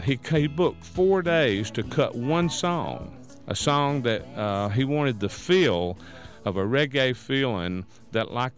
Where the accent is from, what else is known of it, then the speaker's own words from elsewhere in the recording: Muscle Shoals, Alabama, United States; I'm from Muscle Shoals, Alabama, and we've been in the recording industry here about 40 years.